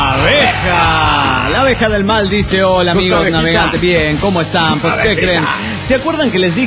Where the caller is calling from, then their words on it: San Lorenzo, Santa Fe, Argentina; Santa Fe, Argentina.